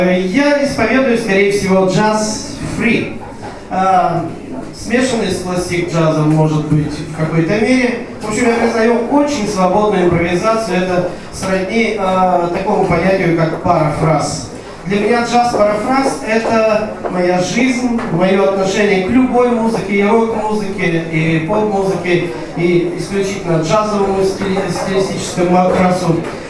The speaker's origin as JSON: {"language": "Russian", "town": "Novouralsk", "region": "Sverdlovsk Oblast", "country": "Russia", "tie": "born or raised there", "also_born_or_lived": "Verkhnyaya Pyshma", "lives_now": "Revda, Russia", "said": "Дело в том, что я родом тоже с Новоуральской земли."}